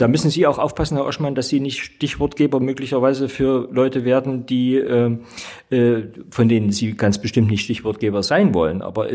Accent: East Germany, Germany; born there; ich bin ja in der DDR geboren

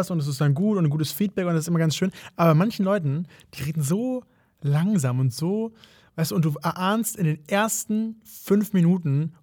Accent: Hamburg, Germany; Ich bin Hamburger.

